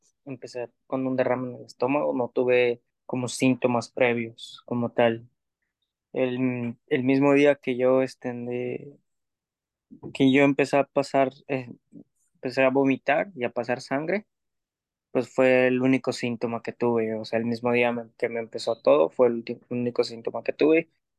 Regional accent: Mérida, Yucatán, Mexico; now in Canada; Sí, soy de Mérida, Yucatán.

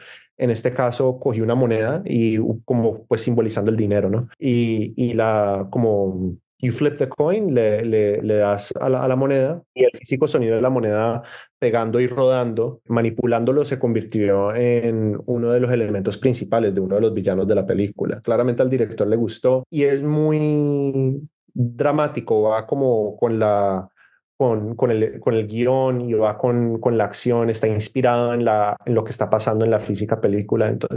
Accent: Colombia; now in Canada; Yo soy un inmigrante colombiano en Canadá.

